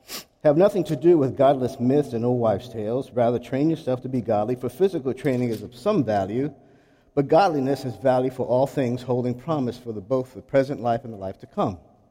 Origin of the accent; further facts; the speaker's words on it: South Carolina, United States; We're from South Carolina.